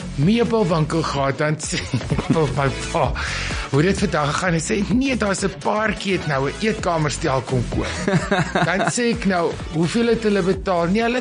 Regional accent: Riebeek Kasteel, Western Cape, South Africa; also born or lived in Grahamstown; Dis hoekom ek in Graamsstad gebore is. En daarna, toe my verstand ingeklik het, ek het ek boek geskryf oor my kinderjare en dit begin in die sandpit op Riebeek Kasteel.

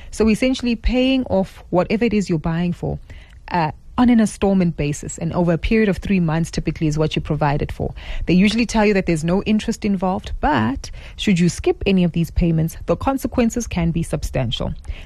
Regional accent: South Africa; just for us to get clarity on the concerns that we should be mindful of as South African consumers.

